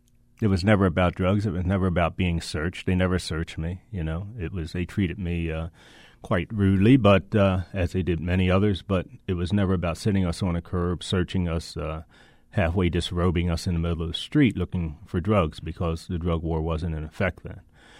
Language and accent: English; Baltimore, Maryland, United States; I think I was talking about when I was growing up in Baltimore City, the clash was different.